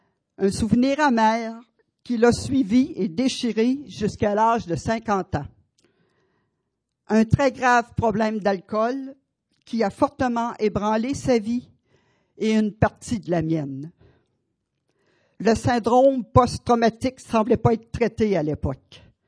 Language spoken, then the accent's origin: French; Quebec City, Quebec, Canada; born there; je suis née à Québec en 1947. Fait que pour vous éviter de compter, j'ai 62 ans.